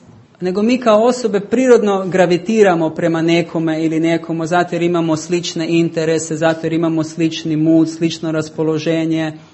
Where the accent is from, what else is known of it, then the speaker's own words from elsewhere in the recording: Croatia; Ja sam iz Hrvaške. Kaj nije očitno.